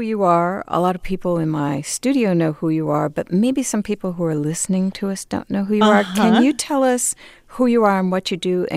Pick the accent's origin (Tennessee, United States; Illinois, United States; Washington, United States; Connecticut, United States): Connecticut, United States; New Haven; I've heard of it because I'm from New Haven.